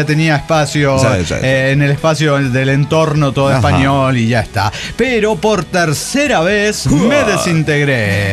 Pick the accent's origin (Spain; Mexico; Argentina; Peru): Peru; now in Nagoya, Japan; Soy peruano que vive en Japón, más específicamente en Nagoya, una de sus ciudades más concurridas.